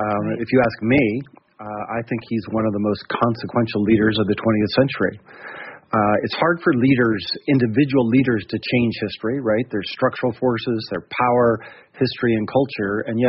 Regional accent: United States; As an American, that's how I see it.

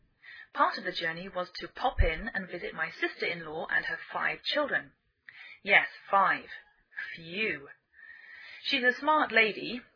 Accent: England, United Kingdom; now in United States; I'm English.I live in the northwest of the United States.

